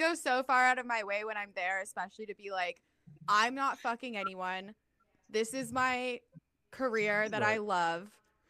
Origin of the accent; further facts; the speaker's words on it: Colorado, United States; I grew up in Colorado, so like very outdoorsy